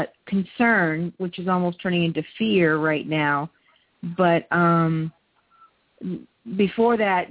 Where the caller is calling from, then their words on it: Louisiana, United States; from Louisiana.